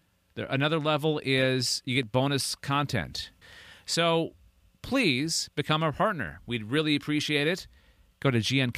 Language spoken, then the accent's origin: English; United States; now in Canada; All the time being an American in Canada.